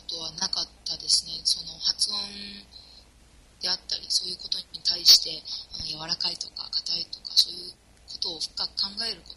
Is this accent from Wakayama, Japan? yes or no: no; Kagawa, Japan; now in Tokyo, Japan; 今私は東京の大学の方に通ってるんですけど、私の出身自体が香川県なんですけど、